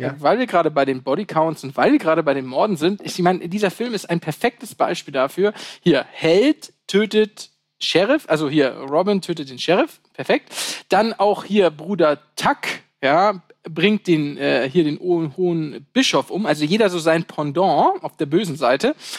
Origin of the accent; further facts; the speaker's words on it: Bonn, North Rhine-Westphalia, Germany; born there; Ich bin in Bonn geboren.